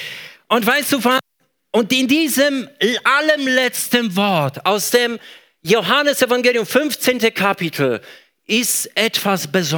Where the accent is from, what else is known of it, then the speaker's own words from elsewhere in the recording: Poland; ich komme aus Polen.